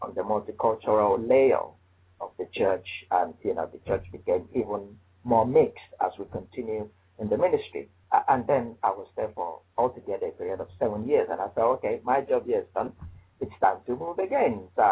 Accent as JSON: {"language": "English", "country": "Nigeria", "lives_now": "United Kingdom", "said": "when I came into this country from Nigeria, the plan was to plant a Nigerian Pentecostal church"}